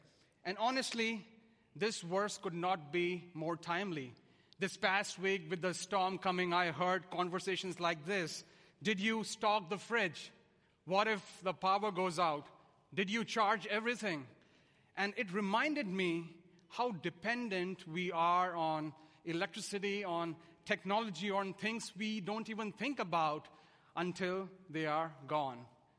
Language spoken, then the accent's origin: English; India; now in United States; And if you haven't already guessed by my accent, I definitely did not grow up here. I was born and raised in India.